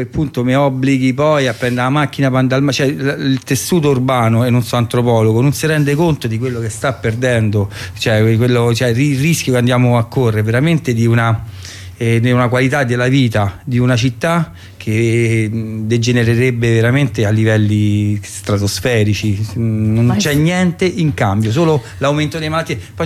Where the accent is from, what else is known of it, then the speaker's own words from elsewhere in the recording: Fiumicino, Lazio, Italy; io sono di Fiumicino, tu parlo proprio da fiumicinese, io vado a Fiumicino che ha bicicletta